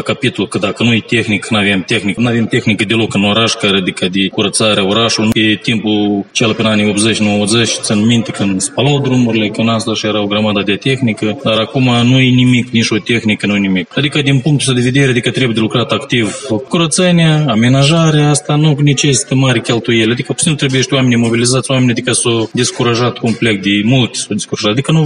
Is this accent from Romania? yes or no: no; Criuleni, Criuleni District, Moldova; sunt băștenaș din Criuleni și părinți și bunești și străbunești